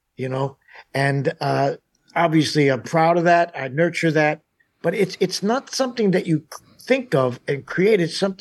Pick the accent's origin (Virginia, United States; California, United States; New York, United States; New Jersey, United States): New York, United States; now in Tennessee, United States; I've been living here in Tennessee for 20 years, 25 years. But no one knows, no one thinks that I come from Tennessee. So as soon as I start talking, they say, oh, you're from New York, right?